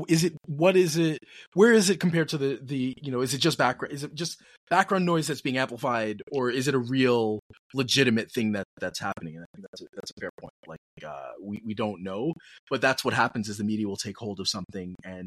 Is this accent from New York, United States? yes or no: yes; New York City, New York, United States; I grew up in New York in the '80s, so we're good. Perfectly happy with the city right now.